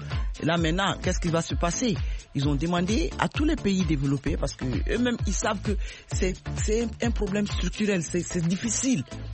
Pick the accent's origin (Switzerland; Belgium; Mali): Mali; Chez nous, au Mali, l'immigration est une tradition.